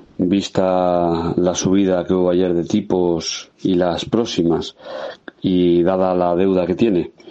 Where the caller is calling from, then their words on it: Getafe, Community of Madrid, Spain; de Getafe.